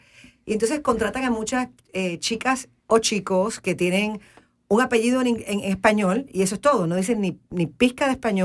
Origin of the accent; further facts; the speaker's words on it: Puerto Rico; now in United States; Yo crecí con subtítulos en Puerto Rico.